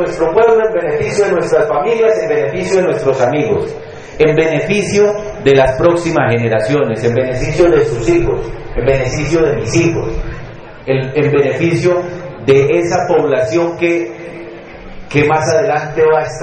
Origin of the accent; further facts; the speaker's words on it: Vélez, Santander, Colombia; porque el veleño es una raza particular. Nosotros no somos ni colombianos ni somos santanderianos, nosotros somos veleños, somos totalmente particulares